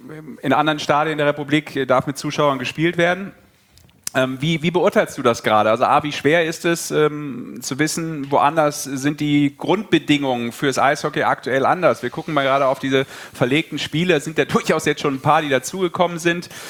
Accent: Düsseldorf, North Rhine-Westphalia, Germany; born there; ich bin gebürtiger Düsseldorfer und dementsprechend auch durchaus einer gewissen Rockband in Düsseldorf zugeneigt.

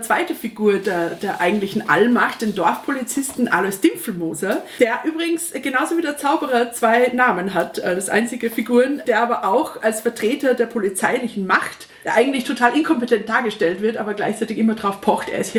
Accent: Austria; Als Österreicherin darf ich das ja fast gar nicht sagen

